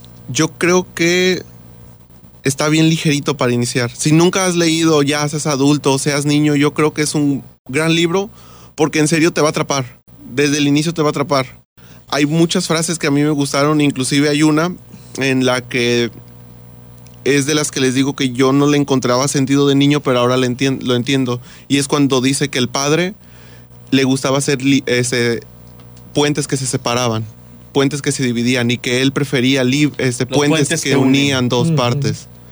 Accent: La Peñita, Nayarit, Mexico; Saludos a compañeros también de La Peñita, que es de donde vengo también.

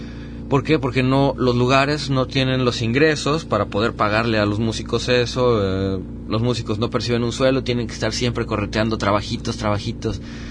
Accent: Mexico City, Mexico; also born or lived in Playa del Carmen; now in Puerto Vallarta, Mexico; yo acá en Vallarta, yo vengo de la Ciudad de México, he vivido en Playa del Carmen, no sé, como 15 años

